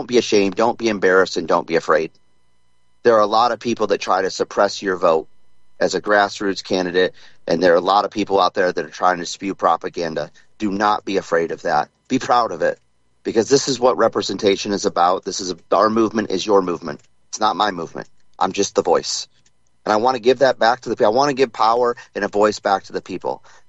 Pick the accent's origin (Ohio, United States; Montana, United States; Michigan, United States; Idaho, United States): Michigan, United States; back to Crawford County for the Asaba Canoe Marathon, my hometown county. I'm really looking forward to getting back home